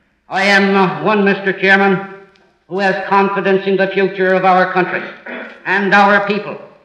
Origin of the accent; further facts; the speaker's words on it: Newfoundland and Labrador, Canada; I'm a Newfoundlander.